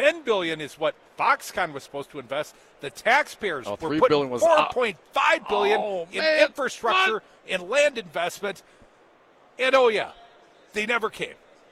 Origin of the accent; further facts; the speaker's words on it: Wisconsin, United States; And if you're unfamiliar, we're from Wisconsin.